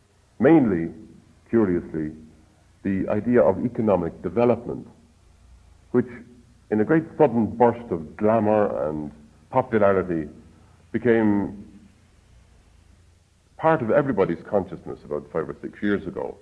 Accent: Ireland; many of the details of my own experience, which of course is that of one born and bred in Ireland, are brought into use

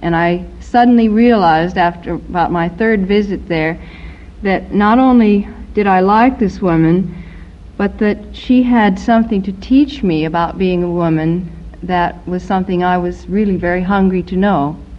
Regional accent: California, United States; Growing up in Southern California, developed an extreme prejudice against blondes

